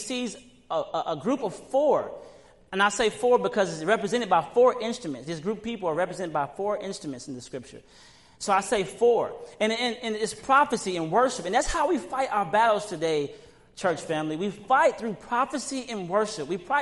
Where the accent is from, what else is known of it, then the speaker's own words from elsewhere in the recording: Mississippi, United States; I'm from Mississippi